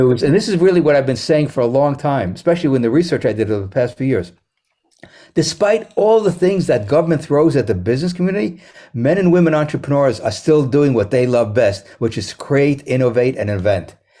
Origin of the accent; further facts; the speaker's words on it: New York City, New York, United States; instead of educational institutions like I grew up with in New York City, where teachers taught.